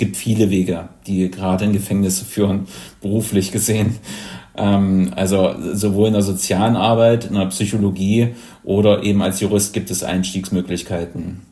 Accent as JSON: {"language": "German", "town": "Halle", "region": "Saxony-Anhalt", "country": "Germany", "tie": "born or raised there", "said": "von meiner Heimatstadt gucken muss, von Halle-Saale"}